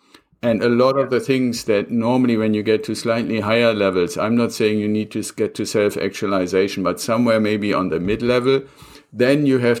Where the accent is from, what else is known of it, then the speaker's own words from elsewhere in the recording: Germany; English is a second language; I said when we started this that I'm originally from Germany. So I'm ultra aware of history, especially when it comes to German history.